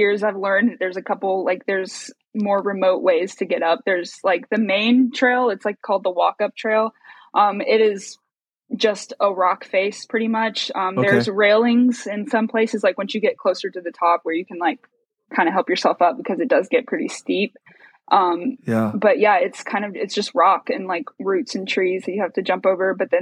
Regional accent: Georgia, United States; Well, you know, it's my home state, but I couldn't pick.

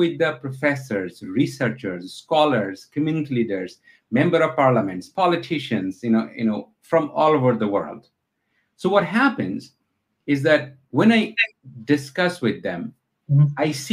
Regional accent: Bangladesh; now in Canada; Bangladeshi immigrant in Canada. So by paper, I'm an immigrant. So I have the rights here. I mean, I wasn't born here. I have earned it through the process, right? Mm-hmm. So, and I was born and raised in Bangladesh.

